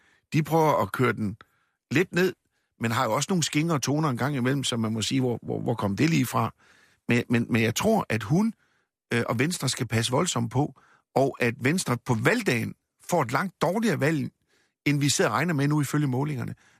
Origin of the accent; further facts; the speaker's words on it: North Denmark Region, Denmark; Op hos os i Nordjylland, hvor jeg voksede op